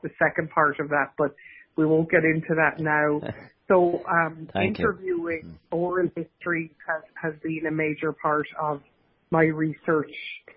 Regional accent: Arklow, Leinster, Ireland; When I was a child growing up in Arklow, County Wicklow, my mother hosted a weekly slot on the local radio station in Arklow

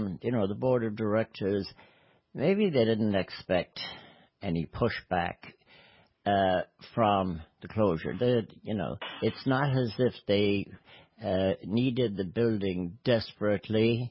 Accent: Ireland; because, as Irish, we don't have much success in that area

